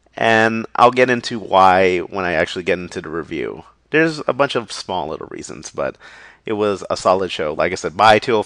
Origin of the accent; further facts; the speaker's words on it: Los Angeles, California, United States; Not like my hometown in SoCal, but south of my hometown in SoCal. My hometown's LA.